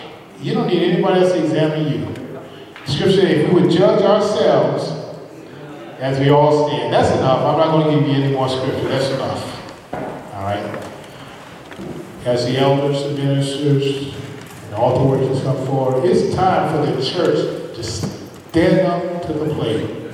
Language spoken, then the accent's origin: English; the South, United States; Now, what as a kid growing up, you know, I grew up in the South.